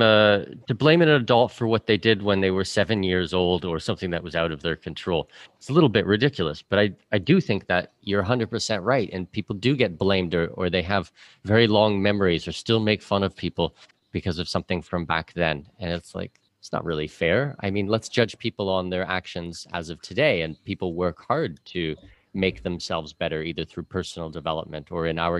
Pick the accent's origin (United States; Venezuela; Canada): Canada; Ontario; born there; So I was born in southwestern Ontario, so I'm Canadian.